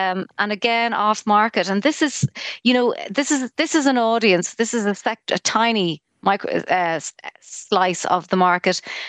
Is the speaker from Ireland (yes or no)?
yes; Achill, Ireland; also born or lived in Donegal; so I grew up in Achill and Donegal.